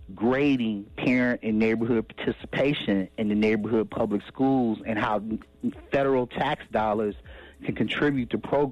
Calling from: Cleveland, Ohio, United States; I'm calling you from Cleveland, Ohio.

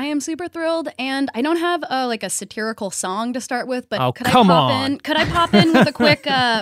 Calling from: Seattle, Washington, United States; I am in Seattle. So definitely a liberal Mecca

